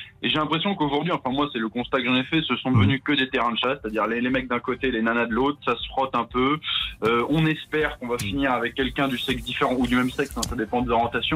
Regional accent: Caen, Normandy, France; Moi je viens de Caen

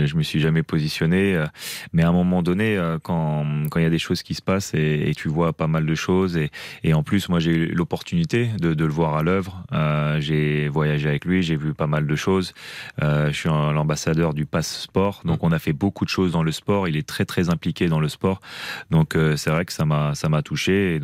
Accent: France; J'ai grandi en France.

